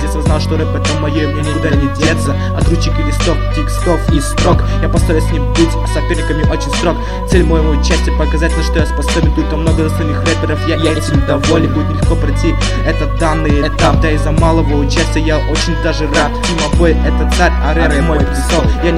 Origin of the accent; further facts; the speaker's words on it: Kazakhstan; я из Казахстана. Батлы из моей страны, местных очень мало.